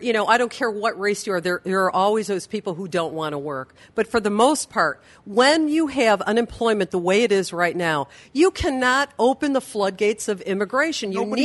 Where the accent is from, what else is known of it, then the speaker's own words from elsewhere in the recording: United States; I'm an American. You're an American.